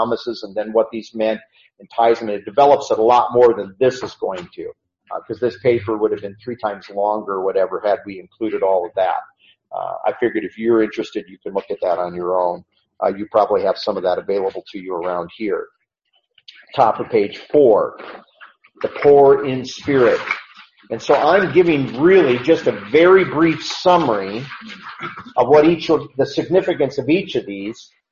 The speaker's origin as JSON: {"language": "English", "region": "Iowa", "country": "United States", "tie": "born or raised there", "said": "my first time I listened to Dave speak when I was growing up in Iowa"}